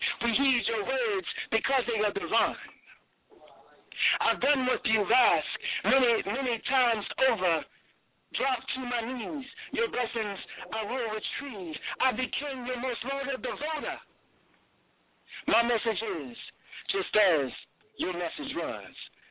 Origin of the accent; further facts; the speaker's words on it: New Orleans, Louisiana, United States; now in Seattle, United States; Being born and raised in the Jazz City, New Orleans, so I thought I would you know, let my roots come out